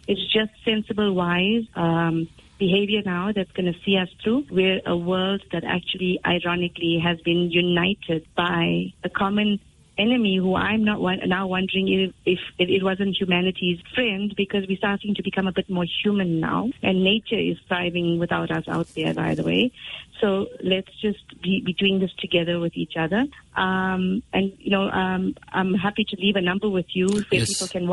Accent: South Africa; as a Muslim community and as South African Muslims and as a South African nation.

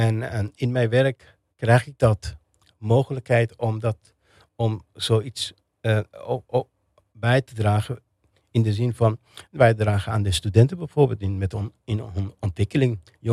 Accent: Iran; now in Netherlands; Toen ik in Iran was, dacht ik alleen maar, nou ja, ik ben een Iraanse. Maar in de loop van tijd, denk ik, ben ik Iraanse, maar ook net zo goed niet-Iraanse.

